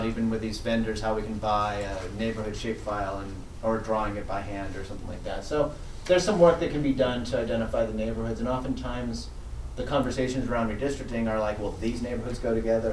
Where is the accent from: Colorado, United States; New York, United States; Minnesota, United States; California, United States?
California, United States; Glendale; Like where I grew up in Glendale, we know our area is Spar Heights.